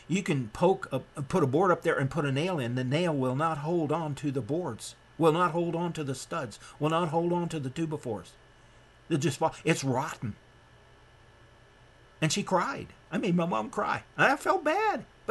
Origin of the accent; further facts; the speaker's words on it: Nebraska, United States; Now I'm from Nebraska, and you may not understand a Cobb house.